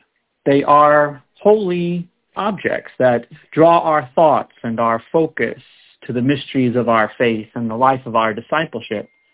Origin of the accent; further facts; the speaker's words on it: Staten Island, New York, United States; I grew up on Staten Island here in New York